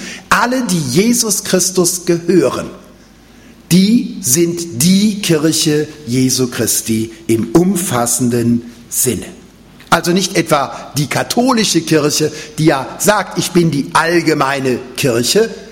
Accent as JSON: {"language": "German", "town": "Cologne", "region": "North Rhine-Westphalia", "country": "Germany", "tie": "born there", "said": "in meinem Geburtsort in Köln, da war ich ein Wüstgläubiger, weil die alle katholisch waren. Und ich als Evangelischer, mit Zivert Emma oder ohne, war in der Minderheit."}